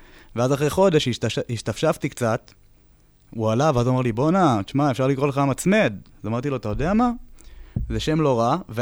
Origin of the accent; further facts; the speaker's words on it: Prague, Czechia; אני מפראג.